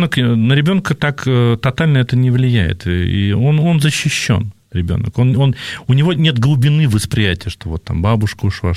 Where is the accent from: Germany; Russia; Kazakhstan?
Russia; Samara Oblast; Я когда воспитывался в деревне в Самарской области